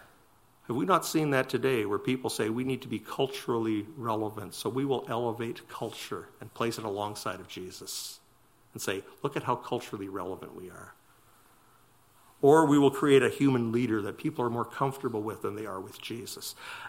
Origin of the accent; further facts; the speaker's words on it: Canada; I am a Canadian. I am fifth generation Canadian